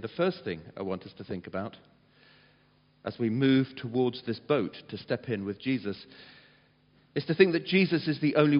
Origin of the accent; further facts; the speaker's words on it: England, United Kingdom; And of course, being English, we didn't want to say anything.